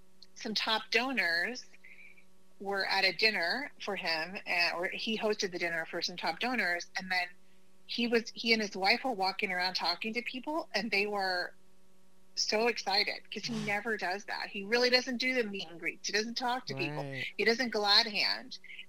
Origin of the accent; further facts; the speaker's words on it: Oklahoma, United States; I'm originally from Oklahoma.